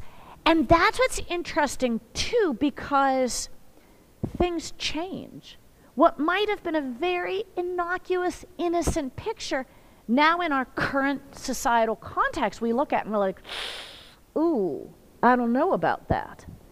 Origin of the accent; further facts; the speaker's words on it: Pennsylvania, United States; Again, I'm from Western Pennsylvania.